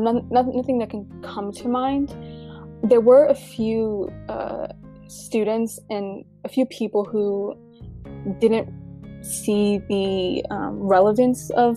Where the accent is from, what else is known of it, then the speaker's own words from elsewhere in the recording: Gainesville, Florida, United States; I'm from Gainesville, Florida